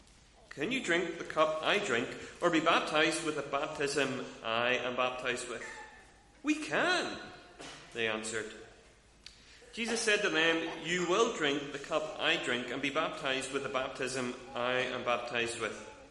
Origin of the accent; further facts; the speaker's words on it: Northern Ireland, United Kingdom; But we're from Northern Ireland